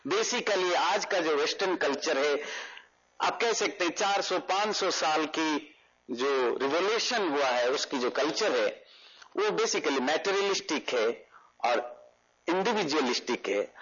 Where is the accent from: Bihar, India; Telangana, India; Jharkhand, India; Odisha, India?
Odisha, India; मैं जिस राज्य से आता हूं, ओडिशा से, वहां 24 घंटे चावल खाते हैं।